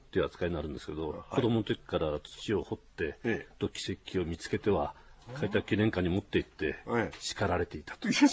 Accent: Sapporo, Hokkaido, Japan; 私は札幌が出身になります。

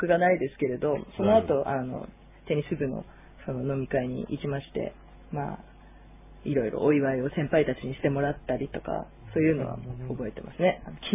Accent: Iwate, Japan; 私は岩手出身なんですけれど、宮城県の仙台の大学に行ってたので

